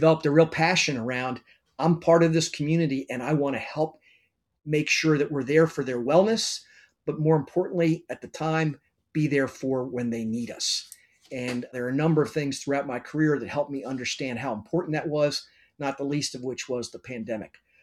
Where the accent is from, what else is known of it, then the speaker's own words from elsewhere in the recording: Washington, District of Columbia, United States; So I grew up in Washington, D.C. My father was a physician. My mother was a nurse.